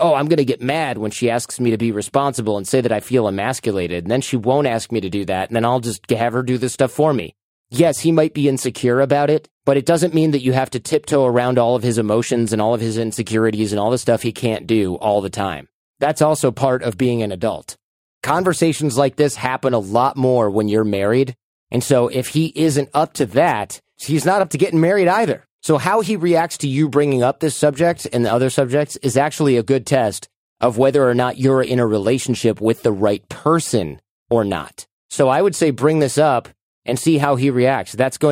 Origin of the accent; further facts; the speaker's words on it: Michigan, United States; moved away as an adult; also born or lived in New York City / Los Angeles / San Francisco; When I grew up in Michigan, I was like, there's more for me out there. What am I going to do? I got a job in New York City. Then I moved to Los Angeles. Then I moved to San Francisco.